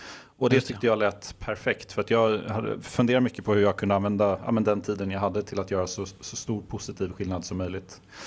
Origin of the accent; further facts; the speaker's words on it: Stockholm, Stockholm County, Sweden; Jag är uppvuxen i Stockholm. Klassisk medelklassfamilj, mamma var lärare, pappa var läkare.